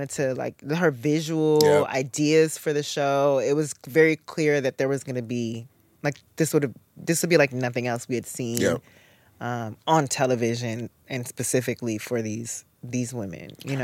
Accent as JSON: {"language": "English", "town": "View Park", "region": "California", "country": "United States", "said": "Well, like you mentioned, we're both from View Park, South LA. I was living in Inglewood at the time."}